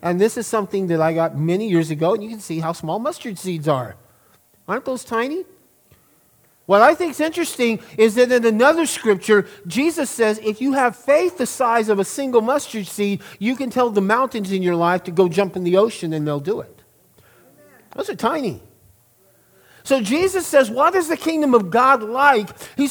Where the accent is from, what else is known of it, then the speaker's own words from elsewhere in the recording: Belen, New Mexico, United States; I remember my brother and I, we grew up in Belen, so we had the Sandias and the Manzanos